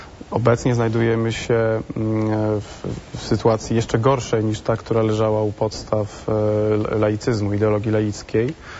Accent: Lourdes, Occitanie, France; ponieważ sam pochodzę z Lourdes. Jestem szczególnie przywiązany do tego miejsca.

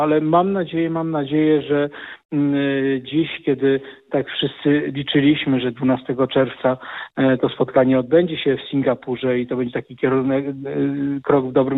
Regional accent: Radom, Masovian Voivodeship, Poland; Radom zasługuje absolutnie na więcej. Piękne miasto, moje rodzinne miasto

